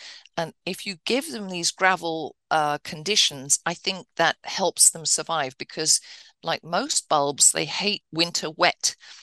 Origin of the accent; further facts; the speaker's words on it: England, United Kingdom; So I'm English, obviously.